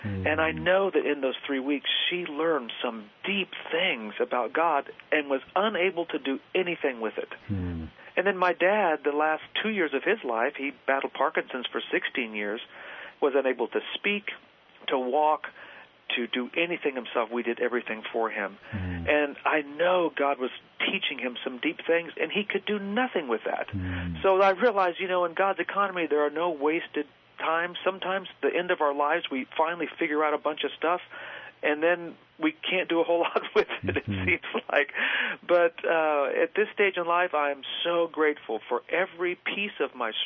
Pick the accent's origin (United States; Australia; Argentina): Argentina; born or raised there; also born or lived in Costa Rica